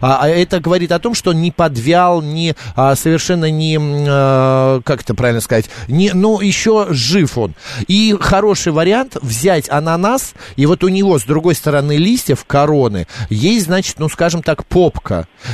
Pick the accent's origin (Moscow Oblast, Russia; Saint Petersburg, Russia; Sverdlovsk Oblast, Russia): Saint Petersburg, Russia; в мое детство мама в Питере покупала зеленые бананы